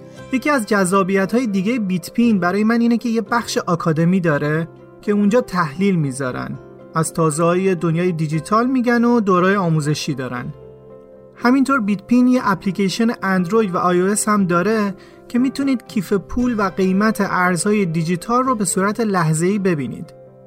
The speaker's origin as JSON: {"language": "Persian", "country": "Iran", "said": "ما اونجا گفتیم ما ایرانی هستیم."}